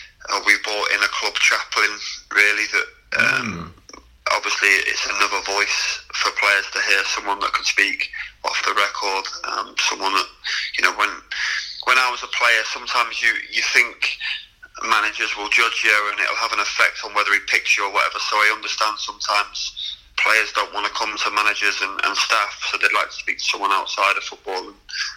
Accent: Coventry, West Midlands, United Kingdom; I grew up in Coventry. I'm a Coventry lad, and I had a season ticket at Coventry as a kid

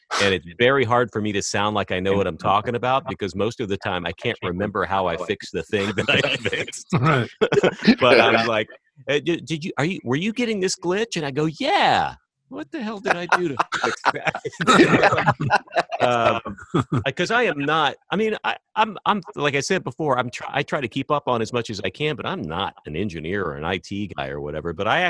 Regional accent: Texas, United States; In my family, for some reason, I think maybe when I was growing up in Texas, it usually meant, you know, as a kid, Easter egg hunt

